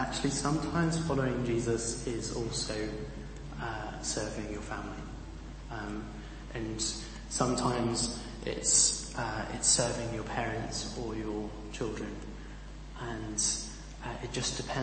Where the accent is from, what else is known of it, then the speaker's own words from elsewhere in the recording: Niger; also born or lived in Bishop Auckland, England; I grew up in Niger, and I have this deep desire to feel at home, but I never felt it, because I was born in Bishop Auckland in County Durham, just a little bit north of here, and then I lived in Africa.